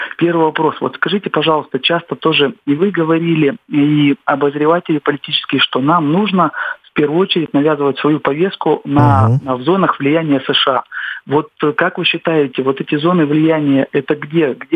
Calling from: Khabarovsk, Khabarovsk Krai, Russia; я звоню из Хабаровска.

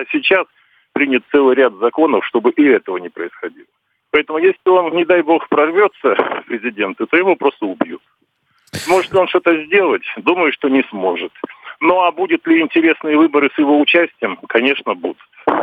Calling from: Saint Petersburg, Russia; Я звоню из Санкт-Петербурга

